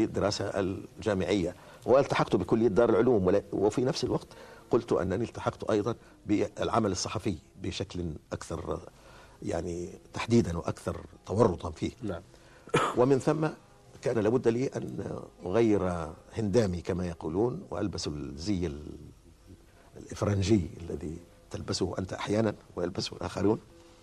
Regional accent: Alexandria, Alexandria Governorate, Egypt; also born or lived in Sudan; لقد نشأت وترعرعت وعشت في مدينة الإسكندرية، هذه أيضا إحدى الحقائق الثابتة في حياتي. تعلمت وتثقفت وعملت في الصحافة المصرية

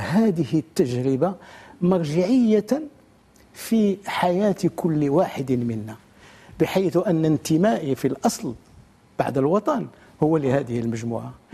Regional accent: Morocco; تنقول فيها تنخاطب بلادي المغرب

